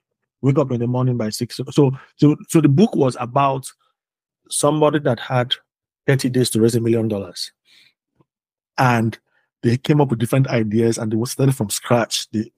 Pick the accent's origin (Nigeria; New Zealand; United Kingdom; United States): Nigeria; Benin City, Edo; But I grew up in Benin City. And I grew up on campus.